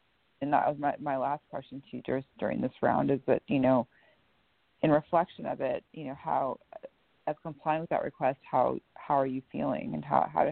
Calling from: Washington, United States; At least I am here from Washington State.

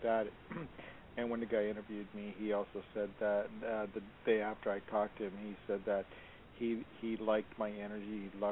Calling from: Los Angeles, California, United States; I'm in Los Angeles.

